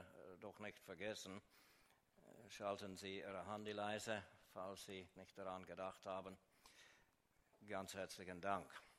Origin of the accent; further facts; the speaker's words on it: Kingston, Ontario, Canada; first language English; German is a second language; also born or lived in Toronto; now in Switzerland; Ich wohne zwar in der Schweiz, meine Frau ist Schweizerin, aber ich bin und bleibe Kanadier. Ich bin kein Schweizer. Ich bin in Toronto geboren. In Kingston aufgewachsen, dort habe ich einige Jahre unterrichtet